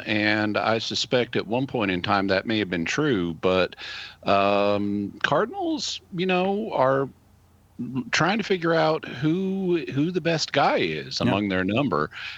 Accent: United States; You know, as an American, if you always hear it's not going to be one of you, then you can kind of internalize that.

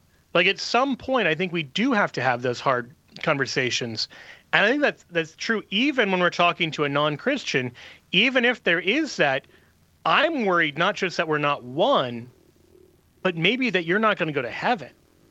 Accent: Midwest, United States; I'm a Midwesterner as well.

